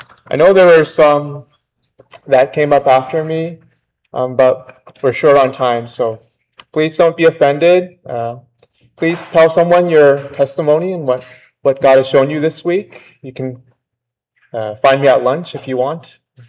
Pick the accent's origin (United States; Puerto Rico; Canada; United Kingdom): Canada; Toronto, Ontario; I'm from Toronto, and I have a confession.